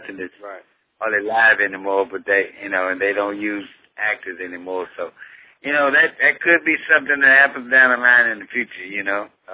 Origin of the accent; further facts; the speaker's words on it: Dallas, Texas, United States; As a young boy, I grew up here in Dallas.